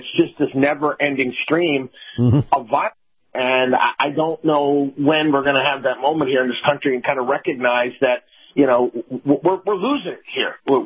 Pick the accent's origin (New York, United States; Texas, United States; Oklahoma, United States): New York, United States; Albany; I'm from Albany, New York. That's where I grew up.